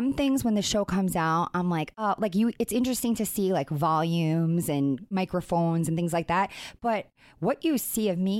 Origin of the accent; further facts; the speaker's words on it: Long Island, New York, United States; it would be like me coming on and then pretending like I'm not from Long Island.